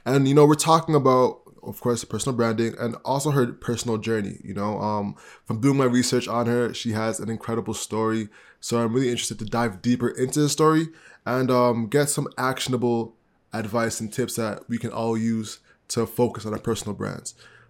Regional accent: Jamaica; Because I'm Jamaican

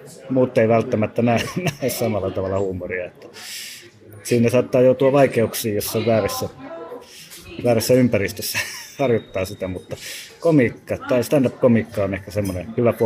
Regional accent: Savonia, Finland; mä oon ensinnäkin äidin suvun puolelta, niin olen Savosta päin kotoisin

